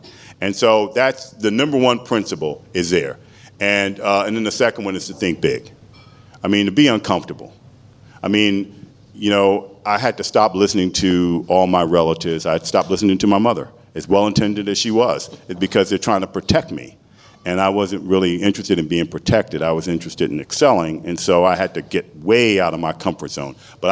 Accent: Washington, District of Columbia, United States; Washington, D.C. is my hometown

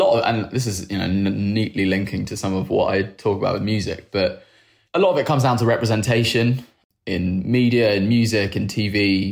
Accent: United Kingdom; I guess I'm being overly British, aren't I? Overly polite.

